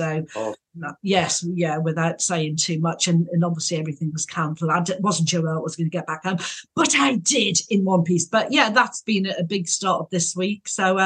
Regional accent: Newcastle upon Tyne, North East England, United Kingdom; I'm originally from, I'm a Newcastle girl. I'm born and bred in Newcastle.

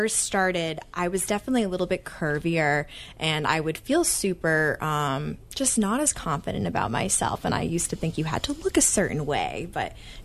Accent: Nantucket, Massachusetts, United States; I was born in Nantucket, yes. I'm an island girl. Yes, I'm from Massachusetts, but for me, Nantucket is its own little world.

